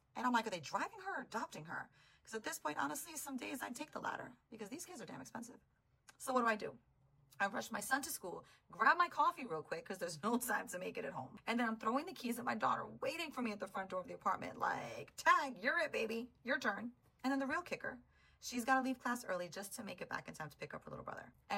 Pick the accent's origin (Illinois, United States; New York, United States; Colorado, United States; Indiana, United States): New York, United States; Bronx; And let's be clear, I was born and raised in the Bronx.